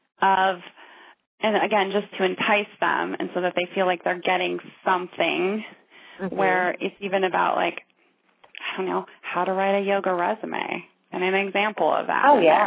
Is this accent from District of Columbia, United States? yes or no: no; Ohio, United States; now in Fort Collins, United States; I'm from Ohio originally, so.